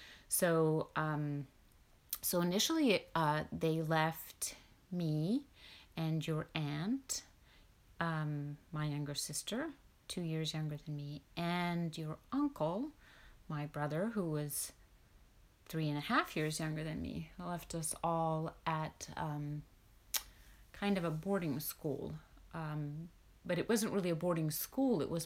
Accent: Finland; first language Swedish; English is a second language; But what made my high school experience different even for someone growing up in Finland and even a Swedish-speaking minority was that since, you know, your grandparents, my parents, were in the Finnish Foreign Service, they were overseas

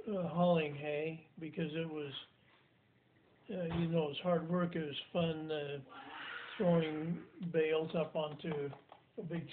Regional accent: Lewiston, United States; Well, I grew up in Lewiston for a while.

